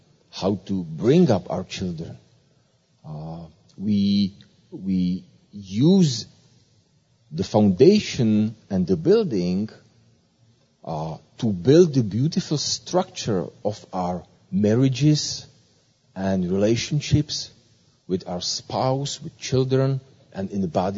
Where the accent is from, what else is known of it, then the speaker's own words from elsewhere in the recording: Czechia; now in Belgrade, Serbia; I am originally from Czech Republic, now living in Serbia, Belgrade, with my beautiful wife and two children.